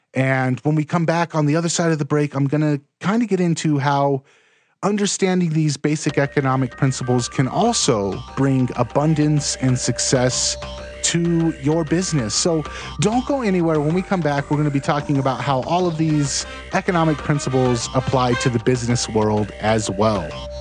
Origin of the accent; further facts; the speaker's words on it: Los Angeles, California, United States; Growing up in Los Angeles, I realized very quickly how bad of an idea gun control was.